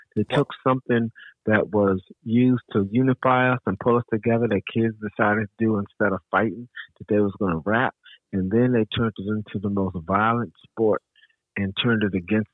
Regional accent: Connecticut, United States; New Yorkers, see, I'm from Connecticut, and New Yorkers, the way New Yorkers are is they don't care if you're right or wrong.

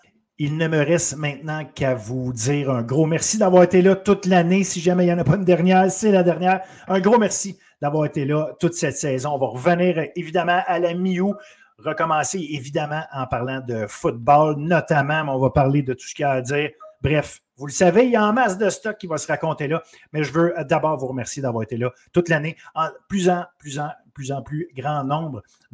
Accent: Quebec, Canada

